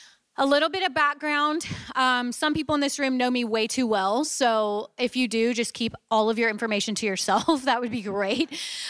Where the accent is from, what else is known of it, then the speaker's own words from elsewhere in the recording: Louisiana, United States; And I always say that I'm from Louisiana and it's always crickets.